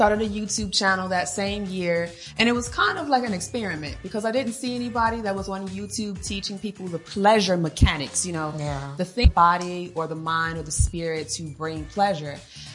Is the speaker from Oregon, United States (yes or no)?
no; Chicago, Illinois, United States; Well, I'm from Chicago, Illinois, and I am a sexologist.